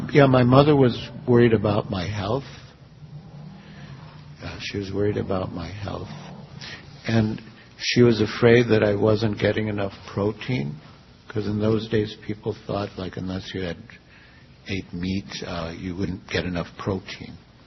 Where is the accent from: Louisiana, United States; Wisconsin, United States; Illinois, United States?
Illinois, United States; Chicago; and I was from Chicago, get very cold in the winter.